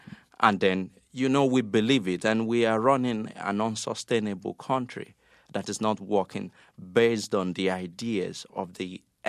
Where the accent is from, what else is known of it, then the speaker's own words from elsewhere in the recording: Nigeria; moved away as an adult; the germ of the idea came to me when I was living away from Nigeria in a kind of what I like to call literary exile.